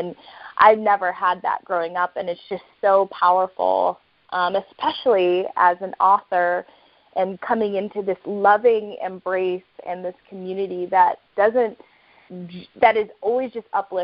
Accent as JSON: {"language": "English", "town": "Albuquerque", "region": "New Mexico", "country": "United States", "tie": "born or raised there", "said": "so I grew up in New Mexico, and New Mexico, Albuquerque, you know, is a small town, and I wanted to leave."}